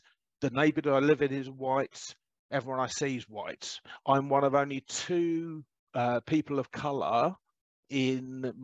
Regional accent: England, United Kingdom; born there; am a mixed race person, but adopted by white British parents. Now, in 1972, which is the year I was born in England

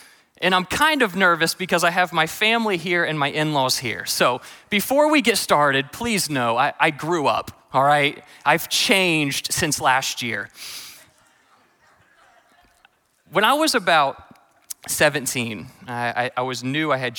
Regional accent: Indiana, United States; You see, I grew up in Indiana, and about two towns from me was Amish country, or so we believed.

